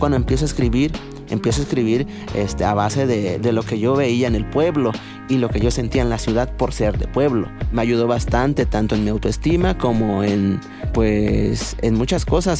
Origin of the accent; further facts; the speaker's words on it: Puebla, Mexico; first language Totonac; Spanish is a second language; lengua originaria que yo hablo, que es el tutunacu, pues fue mi primer lengua. Fue lo primero que aprendí de mi madre.